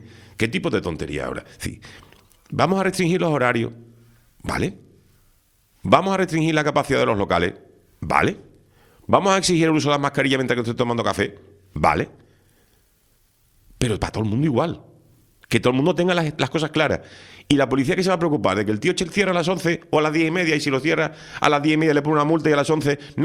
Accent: Andalusia, Spain; now in Canary Islands, Spain; el año 89, cuando yo vine aquí, digo, no, yo Godo Hediondo no soy, soy andaluz.

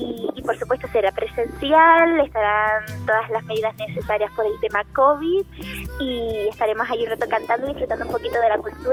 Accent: Canary Islands, Spain; hacerlo aquí en mi tierra, ¿no? Al fin y al cabo en la islita vecina, en Tenerife, me hace muchísima ilusión

